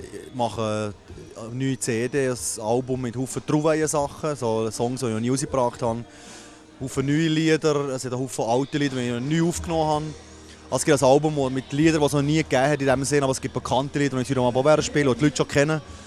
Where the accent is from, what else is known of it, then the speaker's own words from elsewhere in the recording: Schmitten, Fribourg, Switzerland; now in Fribourg, Switzerland; Also ich wohne in der Stadt jetzt, aber früher habe ich hier in der Region gewohnt, in Schmitten, in Niedermuren. Da bin ich aufgewachsen in einem kleinen Willer, Gemeinde Santoni.